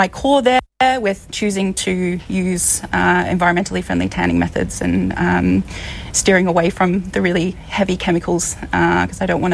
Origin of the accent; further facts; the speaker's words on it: Melbourne, Victoria, Australia; I'm a city girl, I'm from Melbourne, so this was a very kind of new world for me.